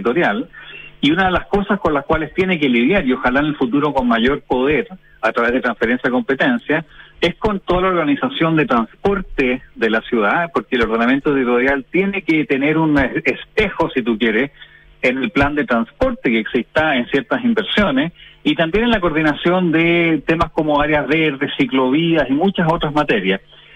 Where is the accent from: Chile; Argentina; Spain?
Chile; also born or lived in Chicago, United States; nací en Chicago, bueno, pero eso es una experiencia circunstancial, porque a los 3 meses de edad ya estaba de vuelta en Chile